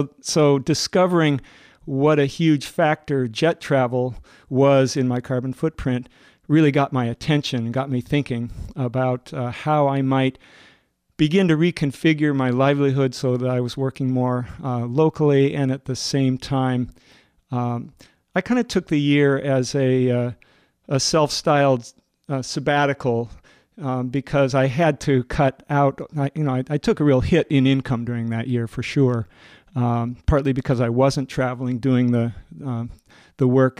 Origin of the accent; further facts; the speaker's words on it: Washington, United States; the terrain that I grew up in around Puget Sound